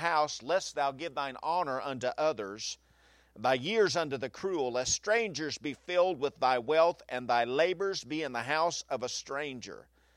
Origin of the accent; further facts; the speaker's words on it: Enid, Oklahoma, United States; I mean, I grew up on Cedar Street in Enid, Oklahoma, and I knew nothing of stranger danger.